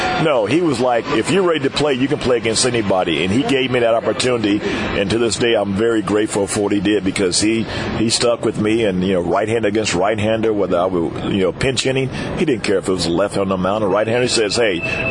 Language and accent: English; Oklahoma City, Oklahoma, United States; And I was in my hometown, Oklahoma City.